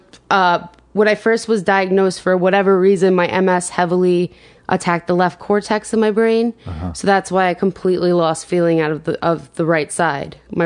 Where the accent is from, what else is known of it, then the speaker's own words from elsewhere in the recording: Rocky Point, New York, United States; I grew up on Long Island in Rocky Point.